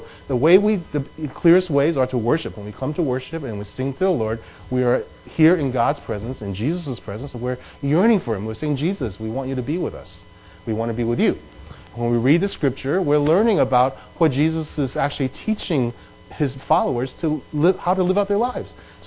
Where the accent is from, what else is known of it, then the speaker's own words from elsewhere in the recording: New York City, New York, United States; And as you know, Betty and I grew up in New York City. We became believers in our churches in New York City.